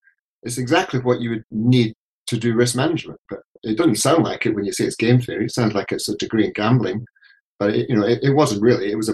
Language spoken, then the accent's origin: English; Glasgow, Scotland, United Kingdom; So I was brought up in Glasgow